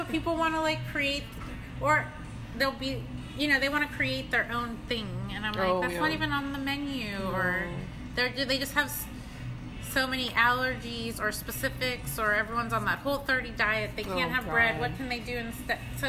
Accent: San Francisco, California, United States; I get kind of hippy-dippy because I'm from San Francisco.

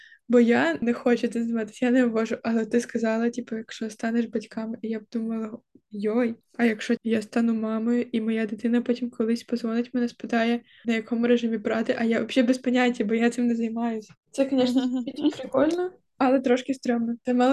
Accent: Kyiv, Ukraine; В мене через те, що я виросла в Києві, я така, то це ж очевидно

